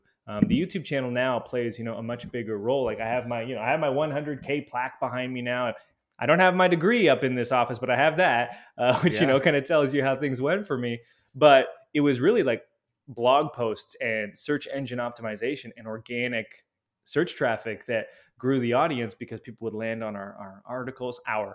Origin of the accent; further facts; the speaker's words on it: Canada; Yeah, so I'm Canadian, grew up in a really small Baptist church